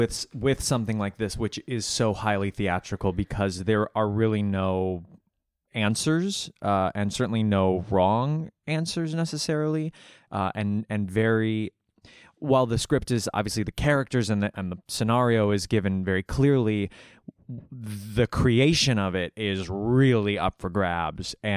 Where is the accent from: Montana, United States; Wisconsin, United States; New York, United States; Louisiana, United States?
Wisconsin, United States; Milwaukee; Joe and I are both from Milwaukee, Wisconsin, just across the lake there. So growing up in Milwaukee, I did a lot of children's theater and professional theater in the area as a young person.